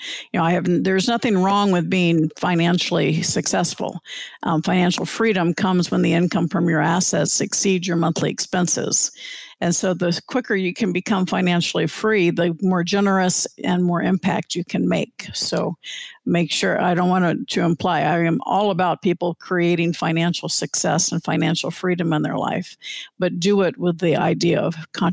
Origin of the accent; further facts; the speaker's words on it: Orlando, Florida, United States; now in Arizona; And we grew up in Orlando.